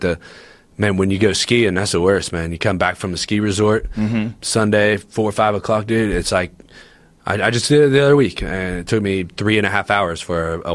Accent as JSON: {"language": "English", "town": "Columbus", "region": "Ohio", "country": "United States", "said": "I'm from Columbus, Ohio. Like, you can go around the outer belt in like an hour."}